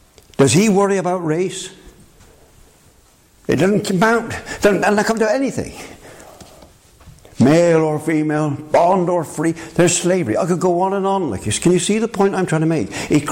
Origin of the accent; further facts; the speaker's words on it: England, United Kingdom; Now, I'm not ashamed of being English. I can almost say, if I use inverted commas, I'm proud to be English.